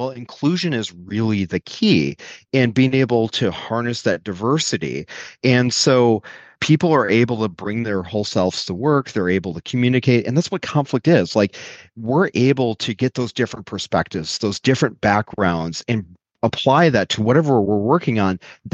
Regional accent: Wisconsin, United States; I come from Wisconsin, specifically a place called Door County, Wisconsin. It's the Cape Cod of the Midwest.

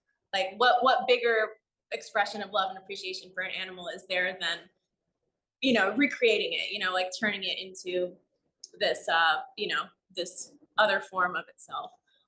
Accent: Miami, Florida, United States; now in New York, United States; No, I grew up in Miami and I've lived in New York for about like close to 20 years.

